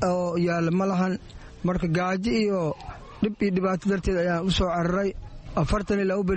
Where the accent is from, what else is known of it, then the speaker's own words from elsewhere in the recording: Dinsoor, Bay, Somalia; now in Dadaab, Kenya; waxaan ka imaanay degmada Diinsoor